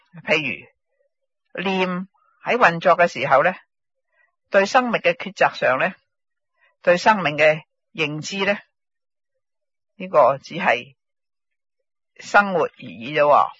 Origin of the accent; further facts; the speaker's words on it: China; 咁其实讲到我哋中国人呢同西方人呢係好多唔同嘅。